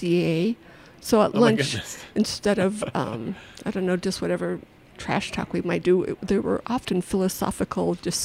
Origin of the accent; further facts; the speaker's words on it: Denver, Colorado, United States; I grew up in the Westwood neighborhood, and now I live in the Crestmore neighborhood.